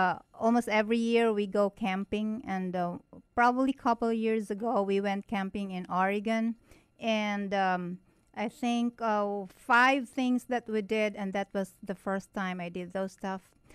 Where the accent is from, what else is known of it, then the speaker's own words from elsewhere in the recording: Philippines; first language Tagalog; English is a second language; Oh, well, I come from the Philippines, so basically I speak Tagalog. And when I speak English, I'm just afraid that, you know, people listening to me wouldn't understand me because of my accent.